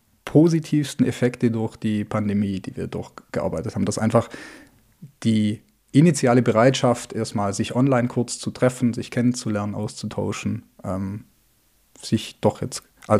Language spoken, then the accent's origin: German; Baden-Württemberg, Germany; Bin ja aufgewachsen bei CWG auf der Schwäbischen Alb.